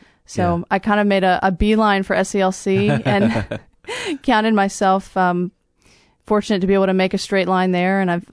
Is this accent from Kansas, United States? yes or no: no; Middlebrook, Virginia, United States; Well, I grew up on a farm, actually, over in the Shenandoah Valley, just about an hour west of here.